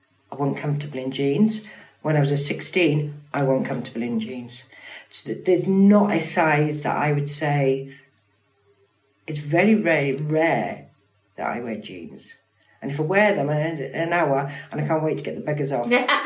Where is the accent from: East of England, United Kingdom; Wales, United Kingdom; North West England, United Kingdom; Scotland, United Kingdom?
Wales, United Kingdom; Pontypridd; from Pontydewi, who just happens to love clothes. And I will always be … from Ponty, who happens to love clothes.